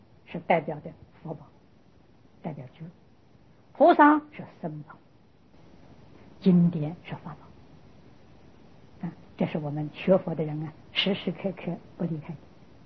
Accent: China; 就像我们中国人家的供祖先牌位，不忘本。

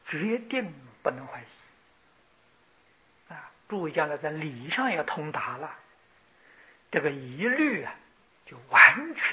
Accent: China; 到中国来我们中国人非常欢喜。

